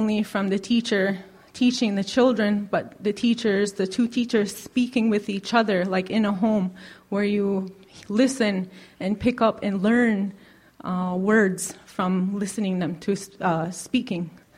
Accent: Kahnawake, Quebec, Canada; I am from Ganawage, Mohawk. my clan is Bear Clan

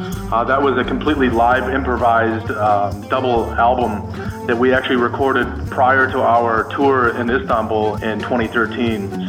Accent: Dearborn, Michigan, United States; I grew up listening to Middle Eastern music. I'm originally from Dearborn, Michigan, a suburb of Detroit. It's an Arab enclave.

